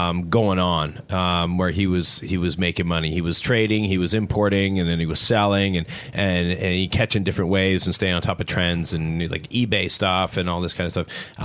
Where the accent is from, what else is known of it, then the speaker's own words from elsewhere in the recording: Canada; I mean, so I'm Canadian